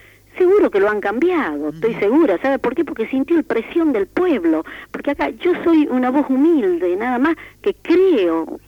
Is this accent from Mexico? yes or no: no; Argentina; Yo tengo una obligación moral, como ciudadana argentina, como católica